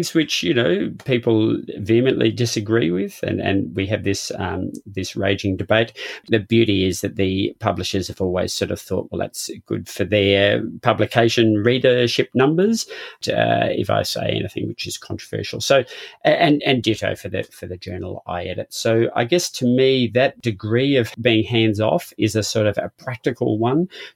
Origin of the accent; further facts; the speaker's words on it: Brisbane, Queensland, Australia; This will be my last podcast as a Queenslander for some time. So I am heading off to a rather small island in the Northern Territory for the upcoming years.